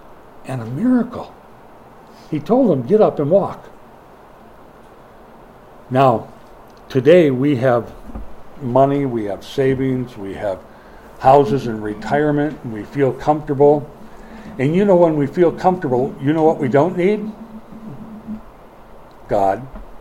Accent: Minnesota, United States; Now, I'm from Minnesota. That's about as good as it gets in the way of a response, you know.

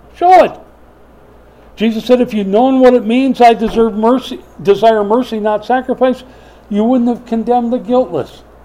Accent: Minnesota, United States; I'm from Minnesota, not Missouri, but I say, show me.

